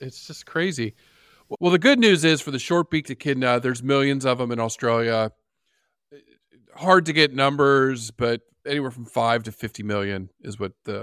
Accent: San Diego, California, United States; I go to San Diego Zoo. That's my hometown zoo, world famous.

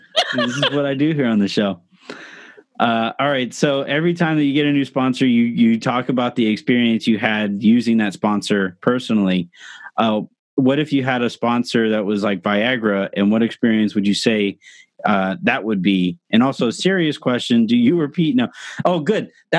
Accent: California, United States; No, I didn't really go to LA Live very much because I was from Orange County

